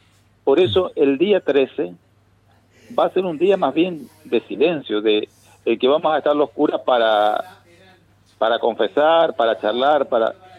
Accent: Candelaria, Misiones, Argentina; moved away; also born or lived in Fátima; yo salí de Candelaria y vine a Fátima y cuando salí de Fátima no volví a Misiones hasta que volví a Fátima el año pasado.

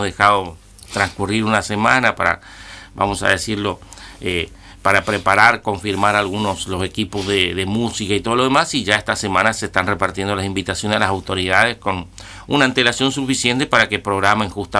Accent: Argentina; tenemos que celebrar pues nuestra independencia, la que nos reconoce como nación, como República Argentina, que después se formó en el 1853, pero bueno, es recordar ese día tan tan importante para nuestra nacionalidad.

